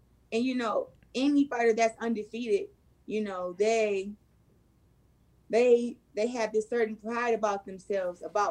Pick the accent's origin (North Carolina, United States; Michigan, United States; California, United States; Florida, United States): Michigan, United States; Flint; But I just feel like she has a different grit, and she's coming to my hometown.